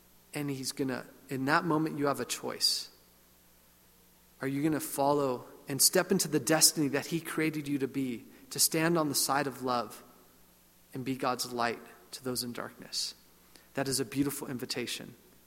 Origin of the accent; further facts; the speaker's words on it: Fresno, California, United States; also born or lived in Bay Area; I grew up in Fresno and the Bay Area.